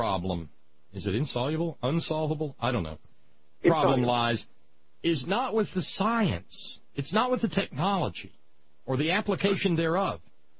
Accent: Switzerland; I'm from Switzerland. If we blew up mountains, I could not go home.

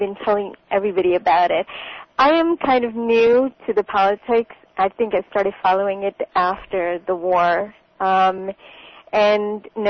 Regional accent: India; now in United States; I come from India, so I wanted them to know exactly what United States history is all about.

